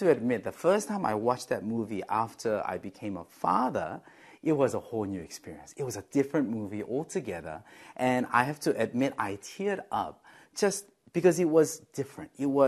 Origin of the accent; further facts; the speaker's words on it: Sydney, New South Wales, Australia; I love it not just because it's set in Sydney, my hometown